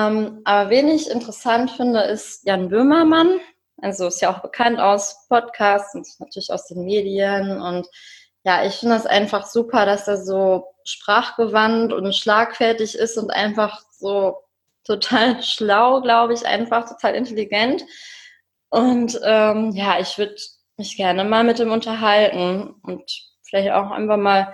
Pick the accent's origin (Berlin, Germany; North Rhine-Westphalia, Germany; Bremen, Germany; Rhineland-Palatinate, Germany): North Rhine-Westphalia, Germany; Cologne; ich komme aus Köln.